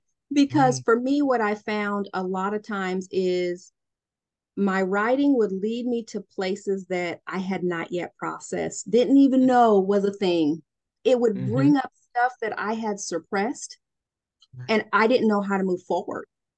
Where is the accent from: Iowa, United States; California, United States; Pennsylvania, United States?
Iowa, United States; Des Moines; I had launched a nonprofit organization in my hometown. Des Moines, Iowa is my hometown.